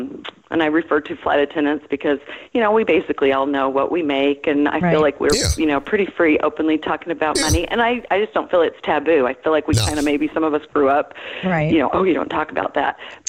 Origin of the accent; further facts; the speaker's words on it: Utah, United States; moved away as an adult; I grew up in Utah